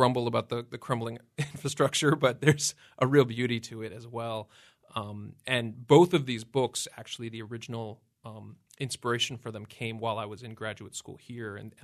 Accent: Vancouver, British Columbia, Canada; yeah, I grew up in Vancouver

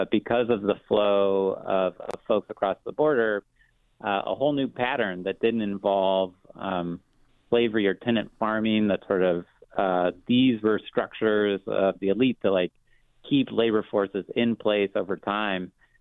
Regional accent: Michigan, United States; then over to my home state of Michigan for cherries

